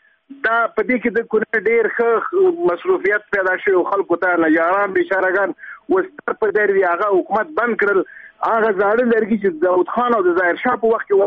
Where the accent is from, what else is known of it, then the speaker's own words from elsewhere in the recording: Kunar, Afghanistan; زه د کونړ اوسېدونکی یم،